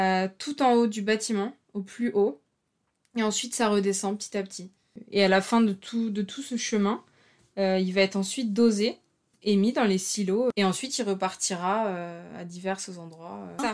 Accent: France; Mes études à Clermont-Ferrand, je viens du centre de la France, je me retrouve à travailler en Saône-et-Loire

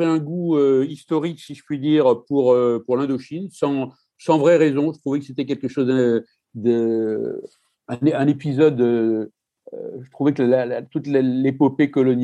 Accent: Marseille, Provence-Alpes-Côte d'Azur, France; born there; Je suis né à Marseille. Alors, Marseille, c'est une ville extrêmement cosmopolite.

